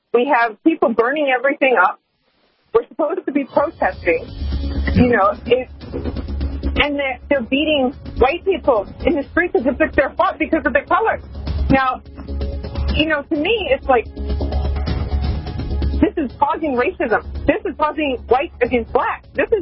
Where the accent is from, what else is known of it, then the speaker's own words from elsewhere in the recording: Toledo, Ohio, United States; I grew up in poverty. I grew up in Toledo, Ohio. I grew up in the project.